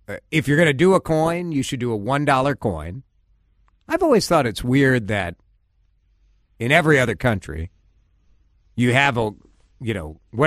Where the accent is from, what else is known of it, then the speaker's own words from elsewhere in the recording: United States; And it is called the 1 cent piece in this country. I'm an American.